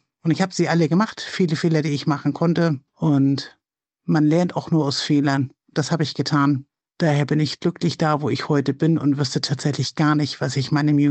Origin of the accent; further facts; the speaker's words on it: Hamburg, Germany; ich komme aus Hamburg, ich bin 53 Jahre alt.